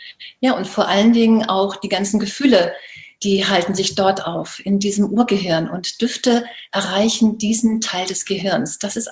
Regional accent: Baltic coast, Germany; Ja, zurzeit habe ich das große Glück, im Norden zu leben, an der Ostsee meiner alten Heimat. Ich bin verheiratet.

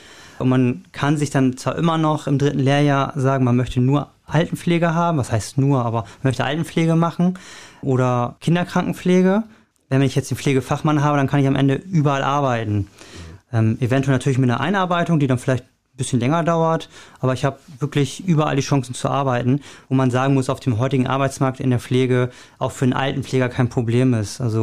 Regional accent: Oldenburg, Lower Saxony, Germany; born there; also born or lived in Leverkusen; Da ich vor knapp 3 Jahren jetzt wieder Richtung Heimat gezogen bin, ich komme gebürtig aus Oldenburg, viele Jahre lang in Leverkusen gelebt.

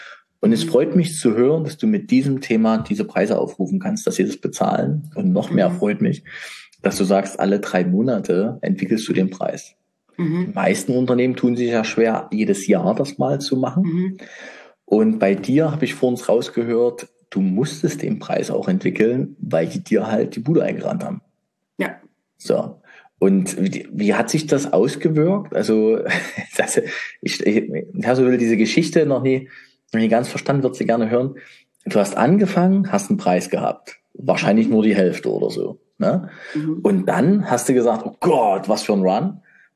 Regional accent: Leipzig, Saxony, Germany; Wir bringen dich jetzt mal nach Leipzig, in meine Heimat.

